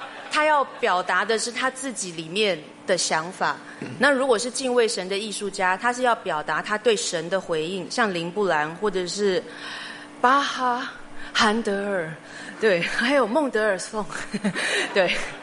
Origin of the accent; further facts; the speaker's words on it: Taiwan; 我从台湾来